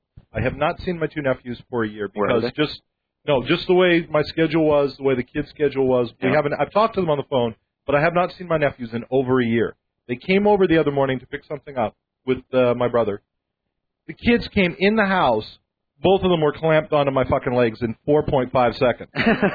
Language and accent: English; Brooklyn, New York, United States; I grew up in Brooklyn. I didn't know how to speak without a profanity until I was 25.